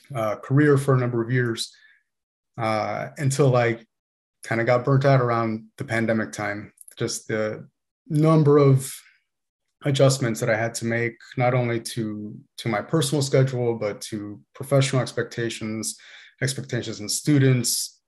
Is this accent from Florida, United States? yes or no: yes; Miami, Florida, United States; now in San Francisco, United States; I, you know, went from my hometown in Miami out to Boston. Was able to live in New York for just kind of like a gap year.